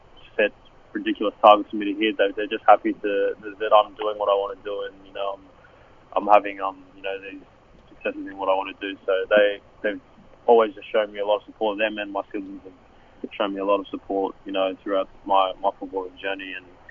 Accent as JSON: {"language": "English", "town": "Tuggeranong", "region": "Australian Capital Territory", "country": "Australia", "said": "And he's actually from the same area I'm from, which is Tuggeranong."}